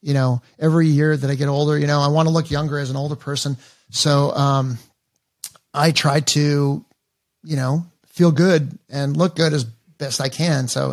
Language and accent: English; Encino, California, United States; now in Austin, United States; Cause like I'm from Encino. Four people from Encino moved out here to Austin, Texas, that I grew up with, like a mile from my house.